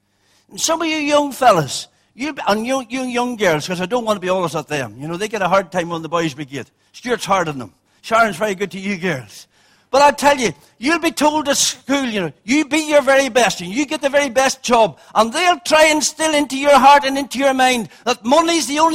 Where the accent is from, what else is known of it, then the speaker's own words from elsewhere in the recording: Ireland; I come from the Republic of Ireland.